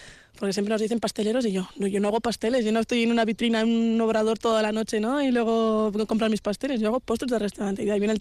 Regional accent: Pamplona, Navarre, Spain; en Pamplona mismo, que es de donde soy, vecinita de aquí, ¿no?, de Álava

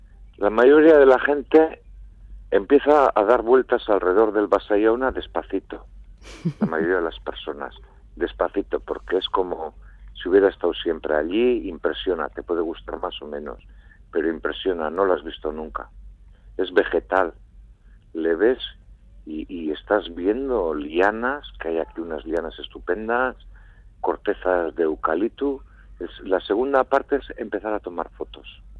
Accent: Mundaka, Basque Country, Spain; como soy de Mundaka, me gusta mucho mirarlo dejando a mi espalda Mundaka

